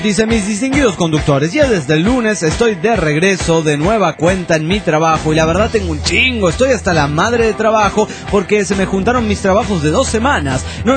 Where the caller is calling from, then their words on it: Stockholm, Stockholm County, Sweden; de Estocolmo, Suecia.